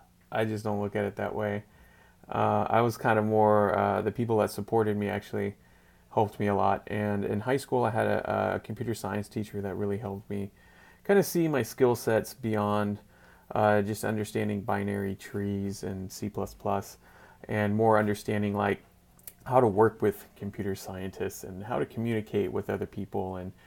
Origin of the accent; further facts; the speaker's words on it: San Antonio, Texas, United States; for those that don't know me, I have a varied background. I grew up kind of in San Antonio, Texas, in a urban suburban environment.